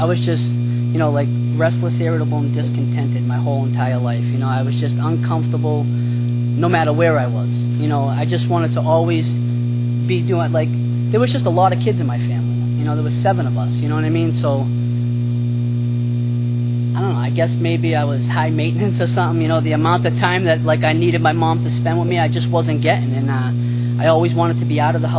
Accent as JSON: {"language": "English", "region": "Massachusetts", "country": "United States", "tie": "born or raised there", "said": "Born and raised in Massachusetts."}